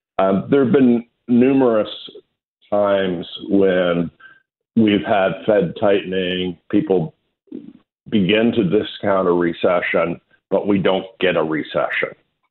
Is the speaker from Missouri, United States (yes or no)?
yes; Missouri, United States; I'm from Missouri